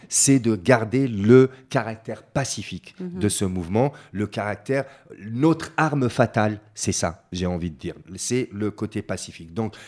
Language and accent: French; Algeria; c'est pas juste parce que je suis algérien que je suis en train de dire ça